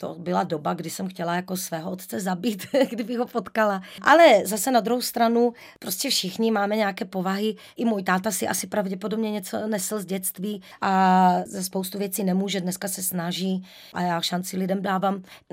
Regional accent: Prešov, Prešov Region, Slovakia; Prešov, moje rodné město, jako v podstatě jako je hlučné město plné ukecaných, hlučných lidí

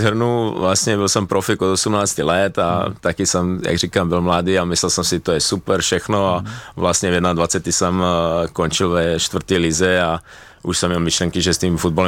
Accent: Šabac, Mačva District, Serbia; born there; Czech is a second language; now in Czech Republic; narodil jsem se ano v Šabcu a Šabac je město

